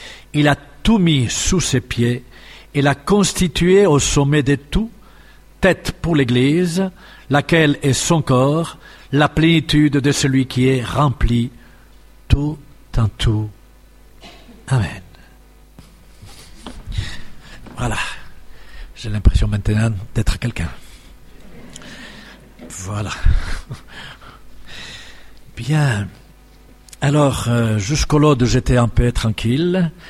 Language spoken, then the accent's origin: French; Spain; Je demande, je suis espagnol et j'ai été à l'école d'un grand espagnol